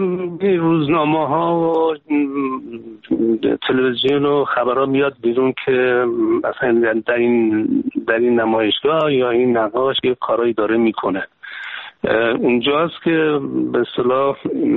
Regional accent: Kermanshah, Iran; خب من بچه کرمانشاه هستم، در سال 1320 به دنیا آمدم که میشه 1941 و الان 3-4 روز که 76 سالم شد.

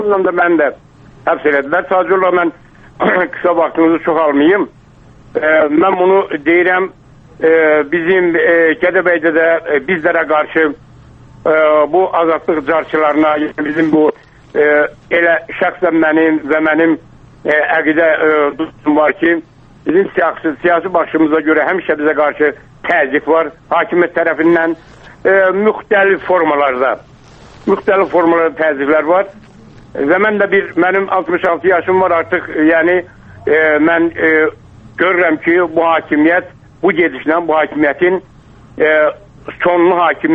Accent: Gadabay, Gadabay District, Azerbaijan; Gedəbəydənəm.

